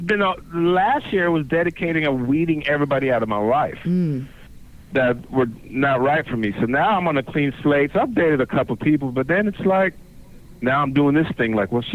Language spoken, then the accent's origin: English; Jamaica; now in United States; I'm a black surfer. I love the ocean. I was born in Jamaica. And I grew up in the water, so when I came to the States, it was natural for me to go, be part of the ocean life.